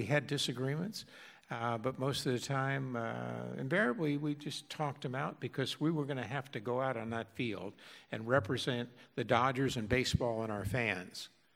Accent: the South, United States; Well, I grew up in the South, you know, and again, I was an only child

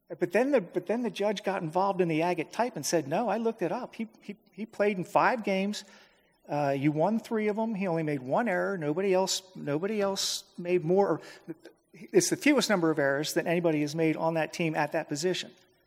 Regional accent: Philadelphia, Pennsylvania, United States; Frankly, I'm from Philadelphia, and I know how awful those Phillies were.

